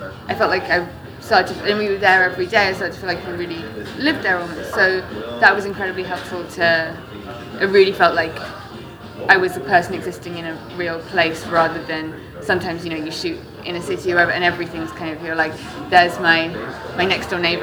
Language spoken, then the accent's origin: English; Bristol, South West England, United Kingdom; now in London, United Kingdom; And I grew up in a pretty big city. I grew up in Bristol, which is actually where the characters from.